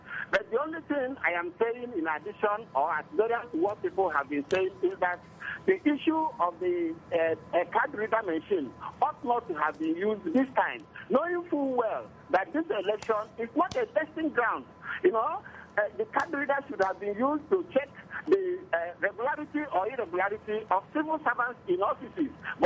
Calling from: Ebonyi, Nigeria; I am calling from Ebonyi State in Nigeria.

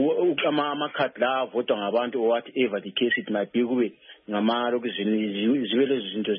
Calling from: Botswana; I'm calling from Botswana.

